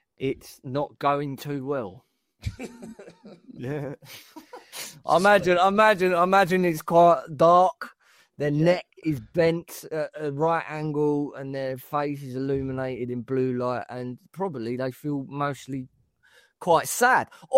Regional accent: London, United Kingdom; Well, I hail originally from London

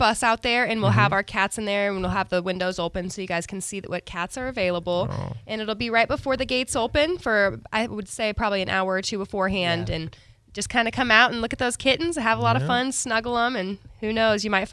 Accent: Kansas City, Missouri, United States; I came from Kansas City, and I was it was a real big culture shock when I seen how many stray cats there are around here. I thought Kansas City was bad.

